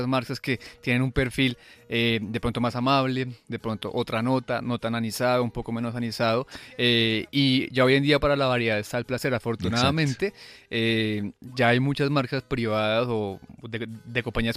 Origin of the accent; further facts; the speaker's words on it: Huila, Colombia; Yo soy del Huila